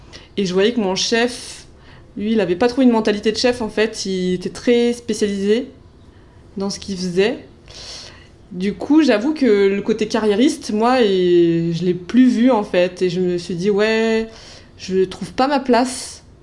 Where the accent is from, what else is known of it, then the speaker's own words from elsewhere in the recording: Réunion; je viens des îles de la Réunion, donc aller à Clermont-Ferrand avec la neige, c'est un peu hard.